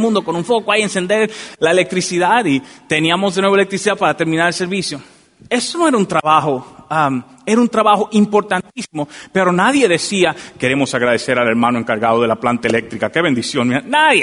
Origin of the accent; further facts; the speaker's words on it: Dominican Republic; Yo recuerdo en mi país, en República Dominicana, se va mucho la electricidad.